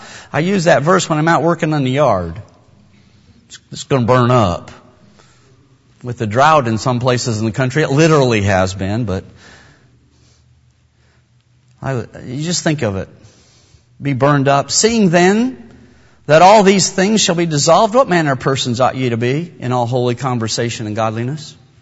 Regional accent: Wyoming, United States; also born or lived in Walla Walla; I grew up in Wyoming next to Yellowstone Park. I love the West.

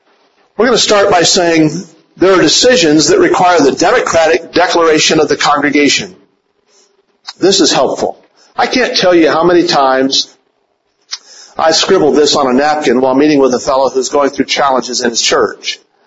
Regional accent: West Virginia, United States; I'm from West Virginia. In my hometown in West Virginia, while I was going off to school

